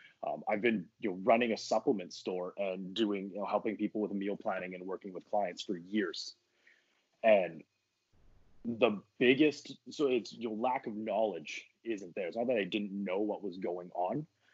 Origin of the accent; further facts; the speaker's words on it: Canada; I'm Canadian.